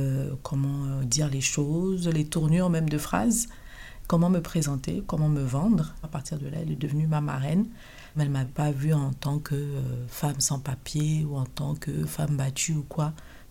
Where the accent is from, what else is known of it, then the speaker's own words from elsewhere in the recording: Libreville, Estuaire, Gabon; moved away; Je suis gabonaise de base. Je suis jeune de Libreville, précisément. Donc, je suis arrivée ici il y a 5 ans pour des problèmes de santé.